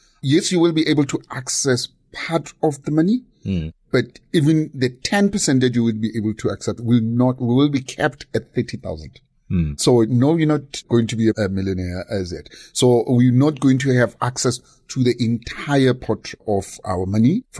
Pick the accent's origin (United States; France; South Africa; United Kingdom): South Africa; we, as South African generally, we're under massive pressure from a cost of living point of view.